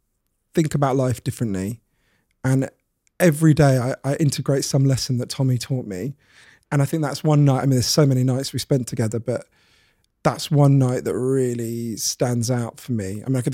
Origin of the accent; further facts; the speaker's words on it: Edgware, London, United Kingdom; I grew up in Edgware, right?